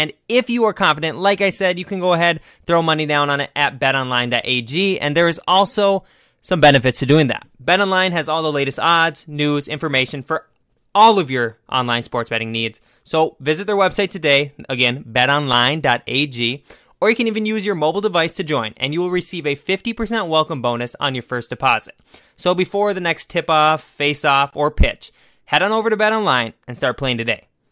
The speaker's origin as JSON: {"language": "English", "region": "Minnesota", "country": "United States", "said": "I know I'm from Minnesota. Maybe we're supposed to hate the Bucks."}